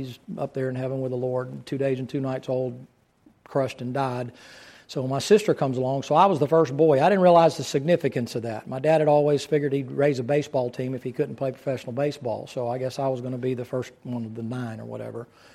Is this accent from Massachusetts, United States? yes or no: no; Atlanta, Georgia, United States; born there; But I was born in Atlanta. We live in a little city, a little town right outside of Atlanta.